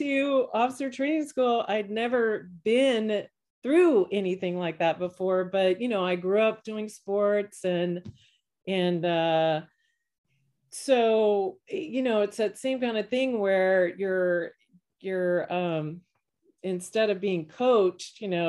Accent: Virginia, United States; So I grew up in Virginia. I left Virginia and I went to officer training school because I went to college at Virginia Tech.

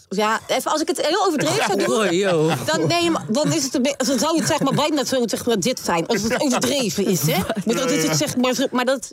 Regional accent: Geleen, Limburg, Netherlands; accent: Limburgish; Ja, maar hij heeft wel een Limburgs accent. Want ik kom uit Geleen, hè?

